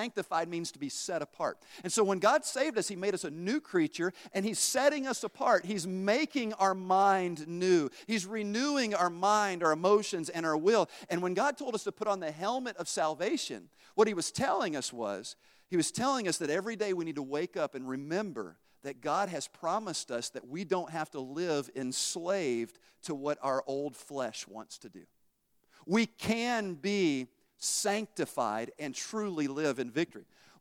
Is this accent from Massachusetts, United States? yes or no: no; Tennessee, United States; I'm from Tennessee, though, all right?